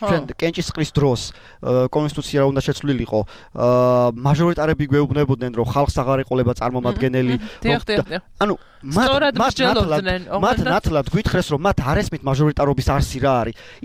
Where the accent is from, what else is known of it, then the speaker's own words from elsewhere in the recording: Adjara, Georgia; მაგათ აჭარიდან ვარ და ბევრი ადამიანს ვიცნობ